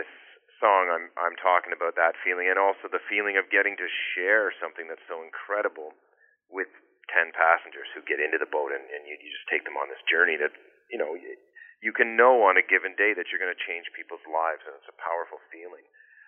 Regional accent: Ontario, Canada; I grew up driving boats on Georgian Bay, and then I went and, did some kind of seaman stuff out in British Columbia as part of a program there

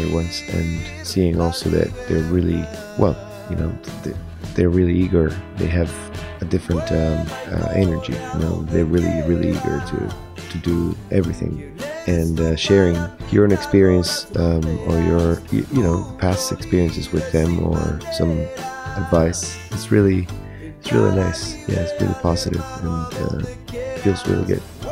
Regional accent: Mexico; now in Toronto, Canada; I'm an artist based in Toronto, but I came from Mexico about 7 years ago.

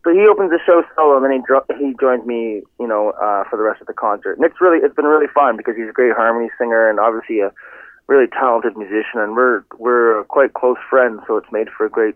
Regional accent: Ontario, Canada; And I'm originally from Ontario, so I always find reasons to come back there

